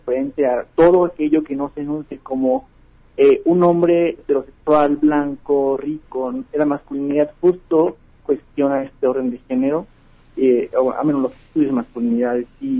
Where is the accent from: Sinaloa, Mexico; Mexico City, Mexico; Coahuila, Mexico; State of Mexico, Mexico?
Sinaloa, Mexico; Yo soy de Sinaloa, por ejemplo, y desde niño comencé a ver estas pautas de exclusión